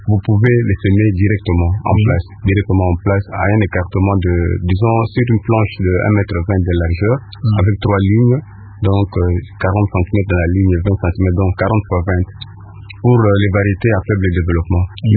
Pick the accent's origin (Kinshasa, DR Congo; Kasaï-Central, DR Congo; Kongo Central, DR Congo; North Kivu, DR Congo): Kinshasa, DR Congo; ici chez nous en RDC, je ne connais pas, ici à Kinshasa, pratiquement on ne consomme pas de feuilles.